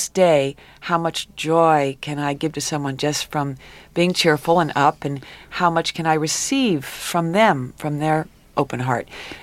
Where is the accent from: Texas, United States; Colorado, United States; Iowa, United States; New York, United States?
New York, United States; I've had a couple of experiences at knife point and gunpoint just from being a New Yorker, you know.